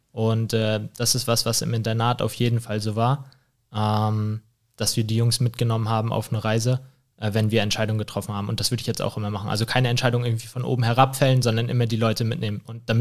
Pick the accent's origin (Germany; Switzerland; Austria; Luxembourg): Germany; Rostock, Mecklenburg-Vorpommern; Ja, gebürtig in Rostock, immer in Rostock gewesen, nirgendwo anders. Also Heimscheißer, könnte man sagen.